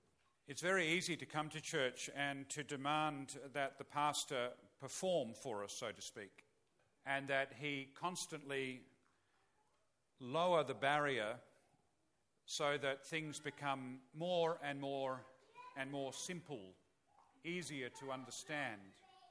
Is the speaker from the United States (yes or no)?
no; Barossa Valley, South Australia, Australia; I come from the Barossa Valley. It's another time zone there, about 150 years ago.